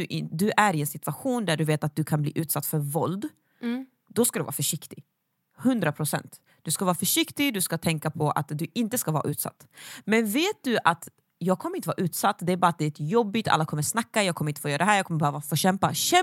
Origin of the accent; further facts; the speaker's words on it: Sweden; Vi är uppvuxna i Sverige.